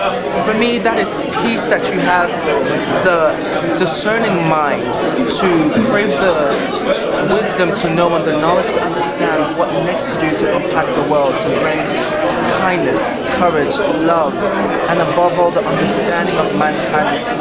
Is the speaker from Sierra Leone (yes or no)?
yes; Sierra Leone; born there; No, I was born in Sierra Leone, West Africa.